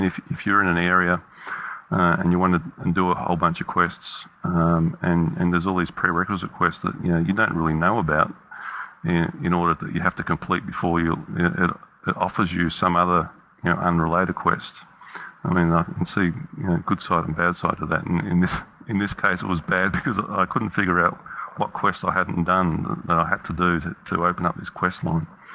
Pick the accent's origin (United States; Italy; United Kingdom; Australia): Australia; accent: Australian; You're not going to understand what I say if I say it in my Australian accent.